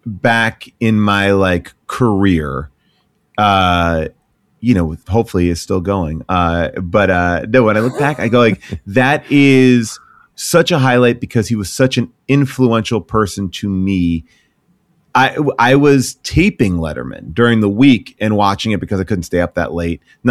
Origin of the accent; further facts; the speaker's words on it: New York, United States; now in Los Angeles, United States; because I am a New Yorker. I grew up in Long Island. My dad lives in Queens. I have been a New Yorker for many parts of my life.